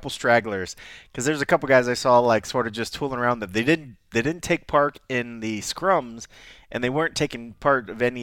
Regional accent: Columbus, Ohio, United States; I grew up in Columbus, Ohio. Mangoes was not a big thing.

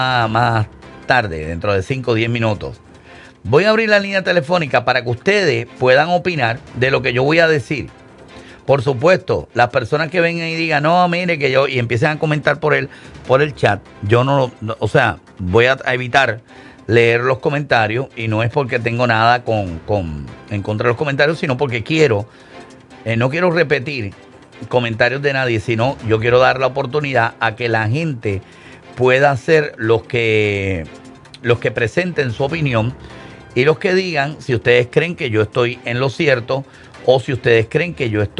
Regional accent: Puerto Rico; now in United States; Yo soy conservador, soy cristiano, soy puertorriqueño y vivo en Central Florida.

